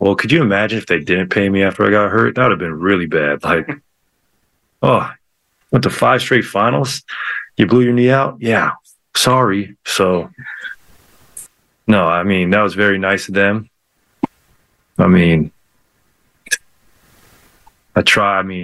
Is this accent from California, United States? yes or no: yes; California, United States; born or raised there